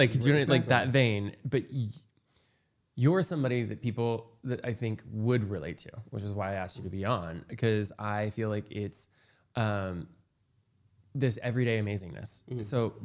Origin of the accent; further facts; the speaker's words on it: Indiana, United States; Because where I grew up in Indiana, it didn't matter what you felt.